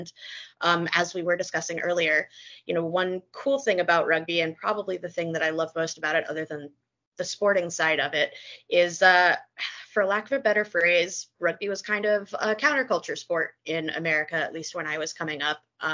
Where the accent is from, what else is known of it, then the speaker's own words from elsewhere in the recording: United States; I am not a member or a native of any of the Six Nations. I am American.